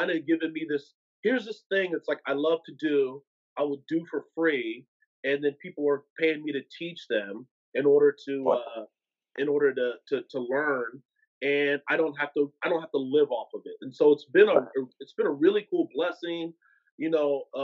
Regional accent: Dallas, Texas, United States; From Dallas, Texas, originally, yeah.

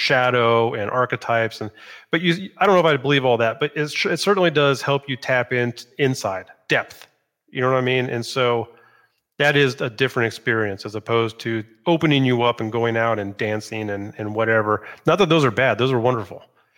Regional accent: Scotland, United Kingdom; I'm not Italian, I'm Scottish

